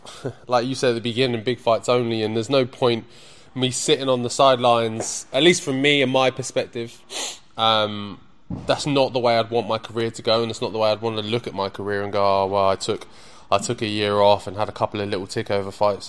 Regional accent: Ipswich, East of England, United Kingdom; like being around Ipswich all of fight week, obviously my hometown.

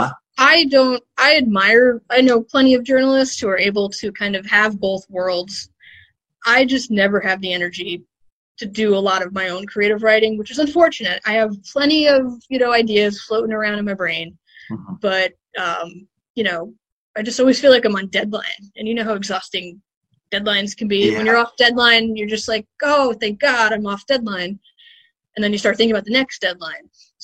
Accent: New York, United States; So I'm a native New Yorker. I'm from Long Island.

